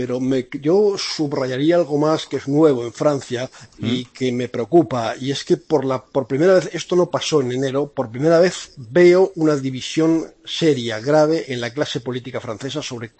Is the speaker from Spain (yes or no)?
yes; Spain